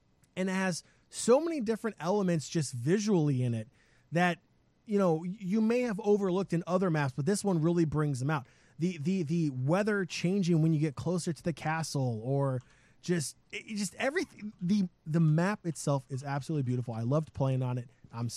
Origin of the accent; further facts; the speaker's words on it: South Korea; I grew up in Korea.